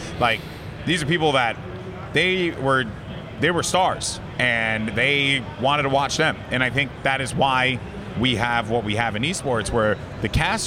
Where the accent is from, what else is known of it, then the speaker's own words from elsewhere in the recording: Bronx, New York, United States; to be a Hispanic kid born and raised in the Bronx, didn't have the greatest up